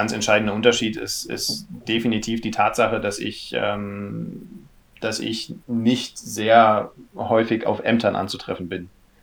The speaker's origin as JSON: {"language": "German", "region": "Berlin", "country": "Germany", "tie": "born there", "also_born_or_lived": "Kiel / Estonia", "said": "Ich bin gebürtiger Berliner, habe in Kiel studiert"}